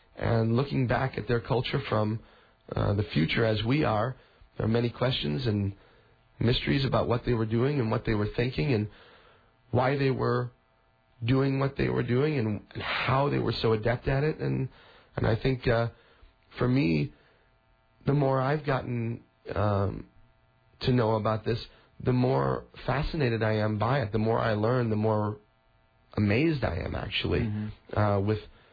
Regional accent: Rockford, Illinois, United States; born there; I was born in Rockford, Illinois.

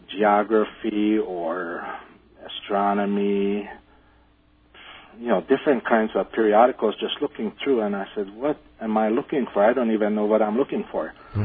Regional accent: Hungary; English is a second language; moved away as an adult; also born or lived in Pittsburgh, United States; My parents decided they want to go back to Europe. So I ended up living in a communist country until I turned 23 years old.

